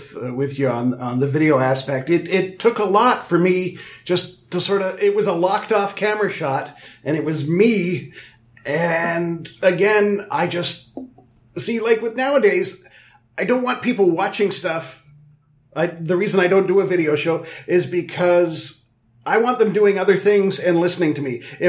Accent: Canada; Okay, but I'm the Canadian kid in class.

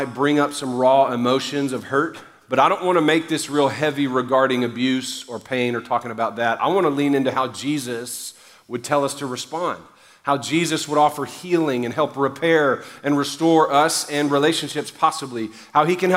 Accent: Louisiana, United States; I'm the youngest of 3 boys too though, and I'm Cajun, which means I know how to do paybacks.

